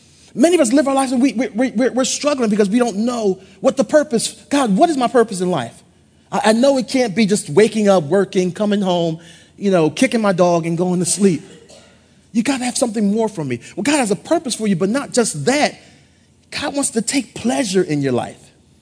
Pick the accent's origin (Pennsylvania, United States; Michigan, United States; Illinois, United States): Pennsylvania, United States; Philadelphia; You guys know I'm from Philadelphia, right? Born and raised on a playground where I spent most of my days.